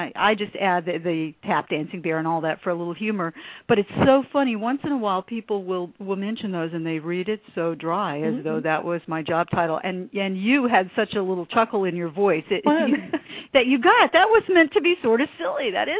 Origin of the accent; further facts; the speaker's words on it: Jacksonville, Florida, United States; Well, I'm from Northern Florida, which we called Southern Georgia, and I grew up in Jacksonville. But I lost my accent.